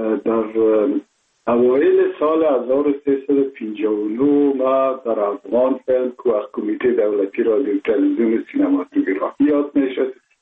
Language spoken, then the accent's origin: Persian; Kabul, Afghanistan; born there; من متولد شهر کابل هستم، هستم تاجک و از شهر کولی کابل که از پدر از کابل هستم.